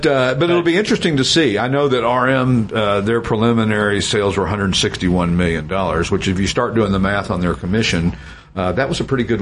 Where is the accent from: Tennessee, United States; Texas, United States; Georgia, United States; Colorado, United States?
Tennessee, United States; Knoxville; and I grew up in Knoxville, which is just north of Chattanooga